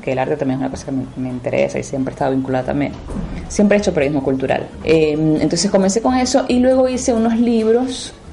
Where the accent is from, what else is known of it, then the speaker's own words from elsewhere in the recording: Maracaibo, Zulia, Venezuela; de Maracaibo, que es la ciudad donde yo soy, claro, de Venezuela